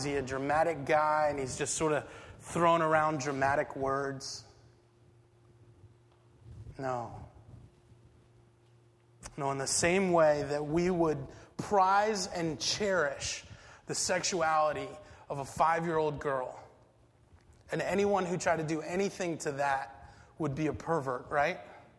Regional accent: Boston, Massachusetts, United States; Growing up in Boston, I watched my brother get whitewashed as a kid once.

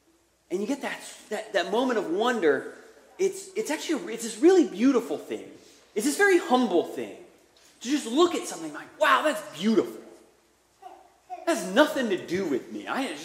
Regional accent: Philadelphia, Pennsylvania, United States; also born or lived in Richmond; now in Newport News, United States; I moved down from Richmond. I'm originally from Philadelphia. Still kind of getting to know the peninsula.

